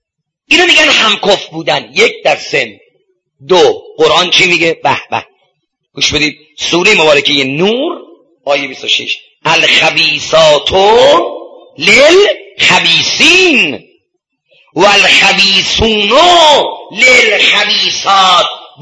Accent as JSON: {"language": "Persian", "region": "Isfahan", "country": "Iran", "said": "اما چه کنم که من اصفهانیم"}